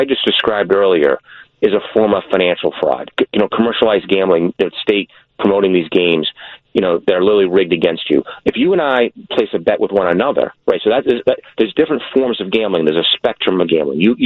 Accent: Massachusetts, United States; I'm from Massachusetts originally. You know, the state lottery was like the paint on the wall. You know, it was just there. I grew up with it.

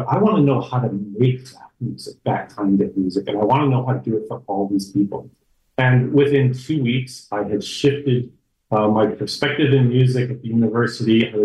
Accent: New York, United States; But I wanted to live in New York. I'm a New Yorker and didn't really want to live so much in LA. I really felt like home in New York.

